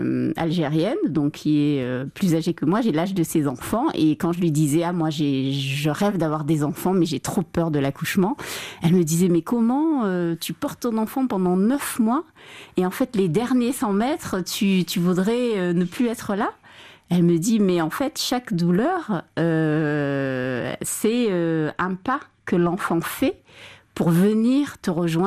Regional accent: Guinea; moi, je suis Peul de Guinée

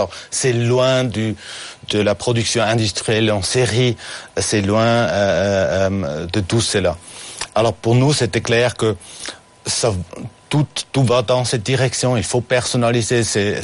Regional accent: Zurich, Switzerland; Oui, moi je suis de Zurich, alors de la côté suisse-allemand même.

